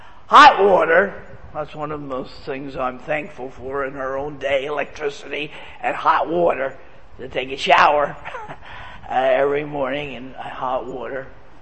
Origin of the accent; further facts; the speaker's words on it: Pennsylvania, United States; I remember growing up outside of Philadelphia as a boy, and we frequently went into the city to go to Wanamaker's or the Gimbel's